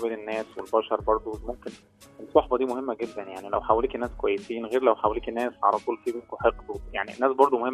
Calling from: Cairo, Cairo Governorate, Egypt; من القاهرة.

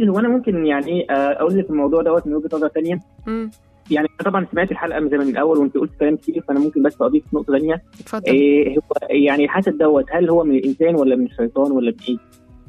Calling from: Cairo, Cairo Governorate, Egypt; من القاهره.

